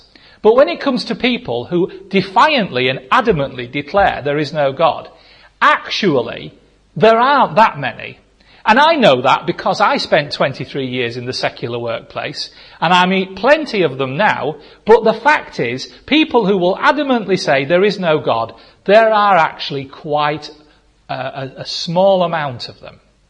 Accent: Goole, Yorkshire and the Humber, United Kingdom; When I was growing up in Goole, in the 70s, when I was a teenager

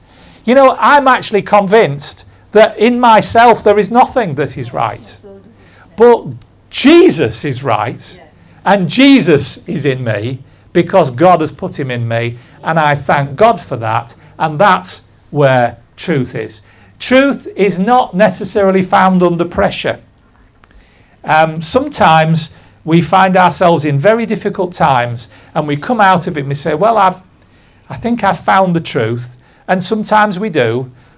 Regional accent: United Kingdom; And whereas I love being British, I love my country, I love my city

